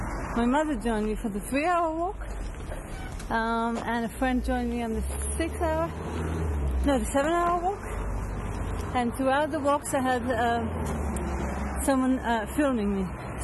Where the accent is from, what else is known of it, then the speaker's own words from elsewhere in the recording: Jerusalem, Jerusalem District, Israel; I grew up in Jerusalem, and that mixture always fascinated me.